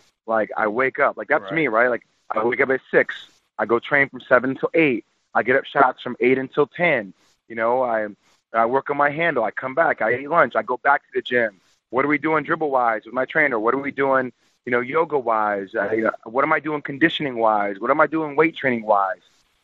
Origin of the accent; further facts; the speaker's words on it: New Jersey, United States; And I'm from Jersey, guys.